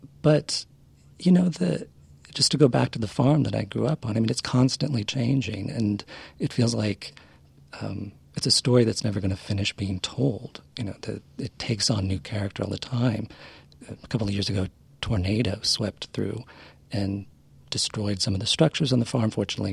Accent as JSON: {"language": "English", "town": "Aurora", "region": "Illinois", "country": "United States", "tie": "born or raised there"}